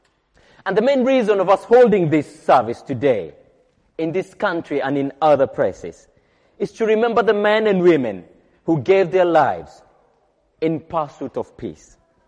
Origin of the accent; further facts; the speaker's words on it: Kenya; English is a second language; moved away; I was growing back in Africa, in my home country, Kenya, and being the third born in my family